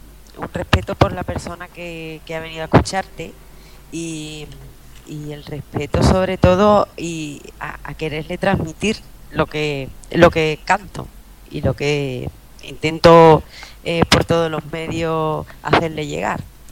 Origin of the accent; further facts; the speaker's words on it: Andalusia, Spain; Ya sabes, como andaluz que eres, que en Andalucía utilizamos mucho el apodo